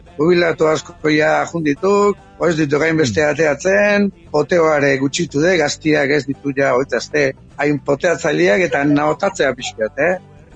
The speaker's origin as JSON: {"language": "Basque", "town": "San Sebastián", "region": "Basque Country", "country": "Spain", "tie": "born there", "said": "berez jaio bat Donostian"}